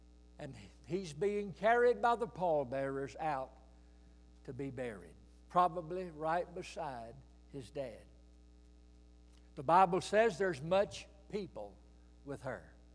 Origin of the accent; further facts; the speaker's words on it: Alabama, United States; I was born and raised in Alabama. Those of us who live in the Deep South, we grew up with certain customs and traditions.